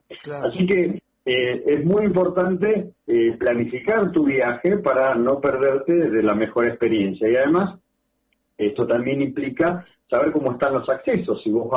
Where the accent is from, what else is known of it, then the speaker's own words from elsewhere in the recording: Argentina; Somos los argentinos, es como que parece que recién viajamos cuando estamos llegando al destino que elegimos